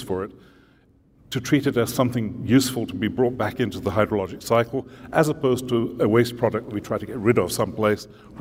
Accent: Scotland, United Kingdom; also born or lived in Middle East; now in United States; I was born in Scotland and had most of my schooling there.

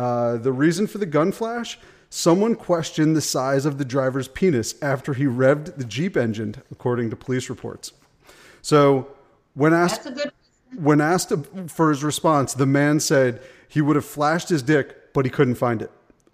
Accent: Vermont, United States; got 1,200 votes in the state of Vermont, where my home state

